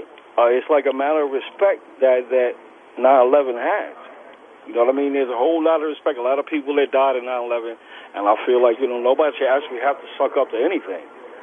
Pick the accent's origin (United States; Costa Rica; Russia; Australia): United States; Well, America is America, brother. I was born and raised in America. I respect America.